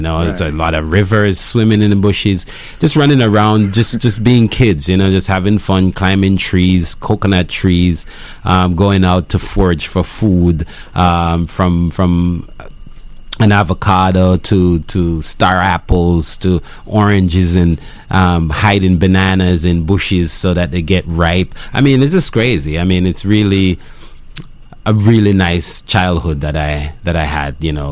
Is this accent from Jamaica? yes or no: yes; Jamaica; moved away as an adult; Growing up in Jamaica is different from what growing up Jamaica meant when I was growing up in Jamaica. Because, I used to often tell people that I grew up poor. I grew up from a poorer family